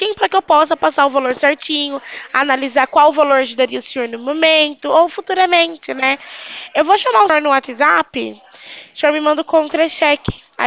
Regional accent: São Paulo, Brazil; Eu sou do interior de São Paulo.

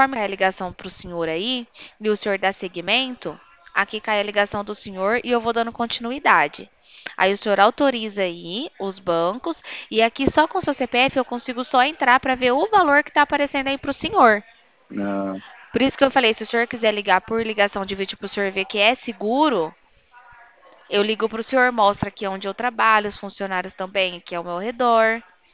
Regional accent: Bebedouro, São Paulo, Brazil; sou daqui de Bebedouro.

